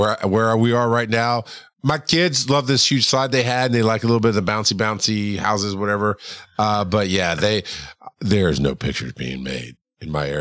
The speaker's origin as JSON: {"language": "English", "town": "Farmville", "region": "Georgia", "country": "United States", "tie": "born or raised there", "said": "But oddly enough, growing up in Farmville, basically, where in South Georgia, where I grew up, was all farmers"}